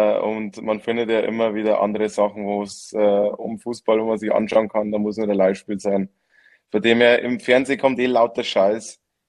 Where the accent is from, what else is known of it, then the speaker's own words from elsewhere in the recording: Bavaria, Germany; ich bin ein Bayer, gell, mein Freund.